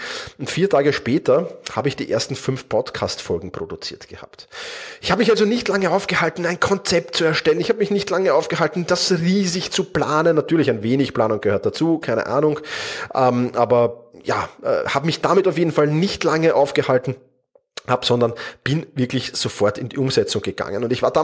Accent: Vienna, Austria; accent: Viennese; Ich bin Wiener, das hörst du auch. In der Regel bekomme ich dafür eigentlich positiv, also nicht, dass ich Wiener bin, sondern für meinen Wiener Dialekt ganz positives Feedback.

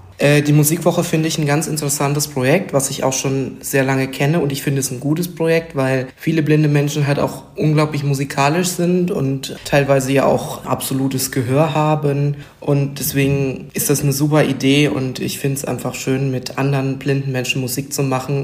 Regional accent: Landkern, Rhineland-Palatinate, Germany; ich bin 18 Jahre alt, ich komme aus Landkern im nördlichen Rheinland-Pfalz

